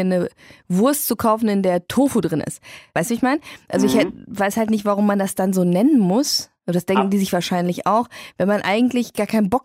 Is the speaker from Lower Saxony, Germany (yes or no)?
no; Berlin, Germany; Ich komme aus dem Friedrichshain.